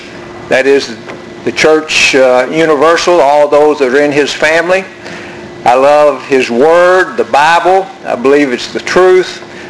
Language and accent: English; Pine Bluff, Arkansas, United States; I grew up in Pine Bluff, Arkansas, as Jim said, and I grew up in a Christian family.